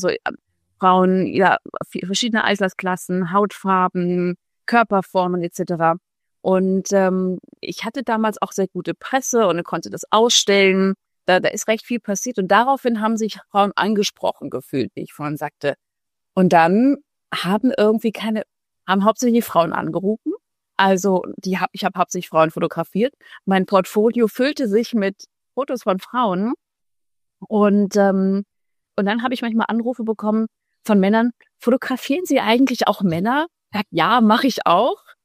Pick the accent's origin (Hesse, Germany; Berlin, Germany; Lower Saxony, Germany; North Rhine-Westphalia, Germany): Hesse, Germany; Frankfurt; moved away as an adult; now in Munich, Germany; Bin aber keine Münchnerin. Ich bin eigentlich Frankfurterin. Und mich hat es vor 14 Jahren nach München verschlagen.